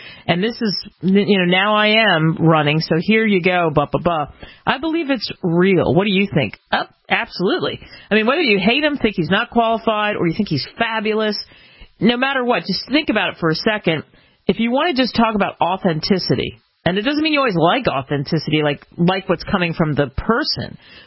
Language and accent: English; the South, United States; I grew up in the South.